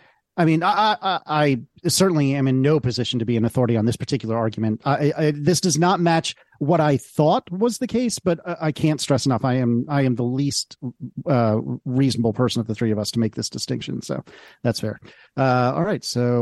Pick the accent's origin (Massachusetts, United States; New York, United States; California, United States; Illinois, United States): New York, United States; Newburgh; born there; And I was born in Newburgh, which is probably, I'm now probably giving away some sort of top secret state thing.